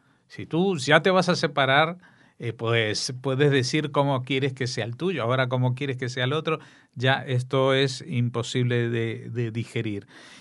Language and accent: Spanish; Spain; Aparte de que es como si yo, siendo español